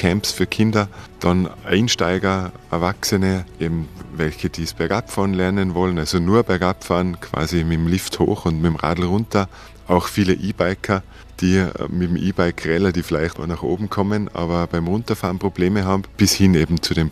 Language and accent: German; Oberndorf, Tyrol, Austria; born or raised there